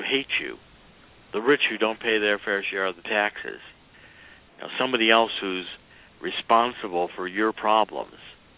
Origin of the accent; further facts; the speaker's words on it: East Cleveland, Ohio, United States; I was born in East Cleveland. You have to understand, I grew up on Ardenall Avenue in East Cleveland. I understand East Cleveland very, very well, having moved out of there and followed it in subsequent years.